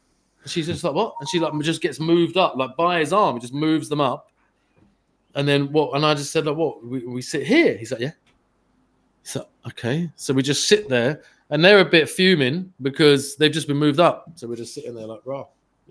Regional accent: England, United Kingdom; Because I'm just like, oh God, they all know I'm fucking English.

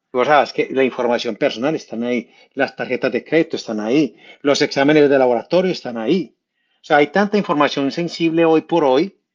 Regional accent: Medellín, Antioquia, Colombia; yo soy de Medellín, la segunda ciudad de Colombia

